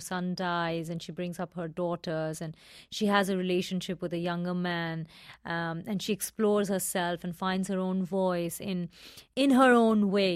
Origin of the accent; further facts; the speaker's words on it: India; I'm Indian